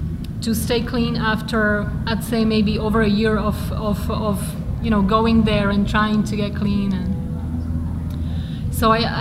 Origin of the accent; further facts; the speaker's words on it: Slovakia; I'm from Slovakia, which is a tiny, tiny country in the middle of Europe. We don't like to admit it, but we're in Eastern Europe. So, Central Europe it is.